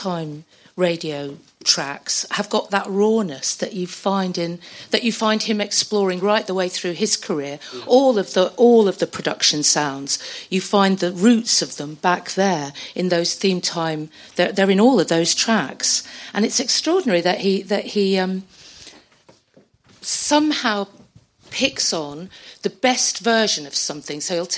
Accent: Minnesota, United States; You know, growing up in Minnesota and listening to those blues programs, they were very, that there was nothing else there.

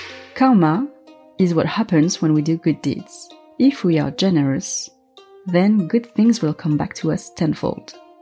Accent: Paris, Île-de-France, France; Growing up in Paris was great. We lived in a working-class neighborhood. It wasn't exactly the chic Paris you see in magazines, but for me, it was paradise.

